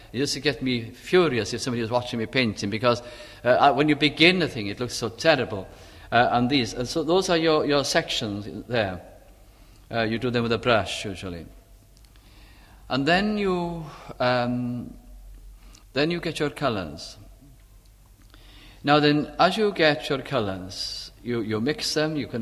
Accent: Wales, United Kingdom; You know, as Welsh people, we know, we say with singing

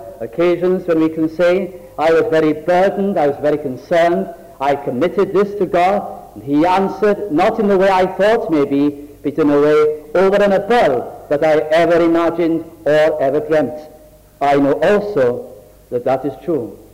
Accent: North West England, United Kingdom; first language Welsh; English is a second language; I was brought up in South Lancashire, and we used to listen to every little Welsh programs on the radio for the reason that we long to hear our own little language

